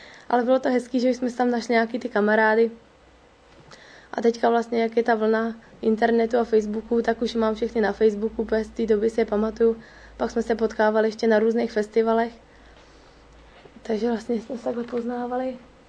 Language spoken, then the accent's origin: Czech; Vejvanovice, Pardubice Region, Czechia; já nejsem tady místní z Chrudim, já jsem z Vejvanovic. To je malá vesnička tady poblíž.